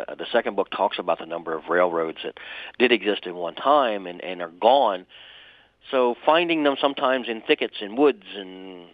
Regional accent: Harrington, Delaware, United States; I grew up in Harrington, and literally the railroad tracks were just outside my back window.

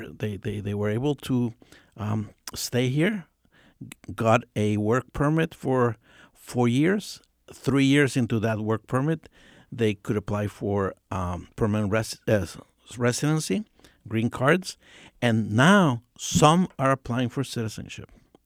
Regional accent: Guatemala; I grew up in Guatemala, and I was taught to be quiet and not to talk because you never knew who was listening.

